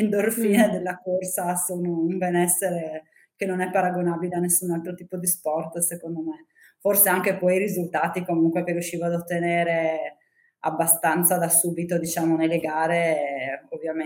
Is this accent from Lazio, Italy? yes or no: no; Udine, Friuli-Venezia Giulia, Italy; sono di Udine, faccio la farmacista, la runner e la mamma.